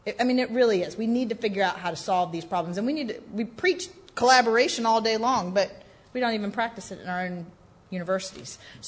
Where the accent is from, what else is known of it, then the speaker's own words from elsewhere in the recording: North Carolina, United States; I would call y'all y'all because I'm from North Carolina.